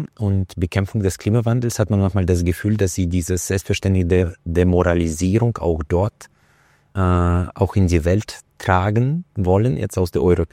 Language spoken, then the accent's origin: German; Uzbekistan; Ich komme aus Usbekistan, wo wir Aralsee damals noch live erlebt hatten, dass das durch falsche Bewässerung ausgetrocknet ist.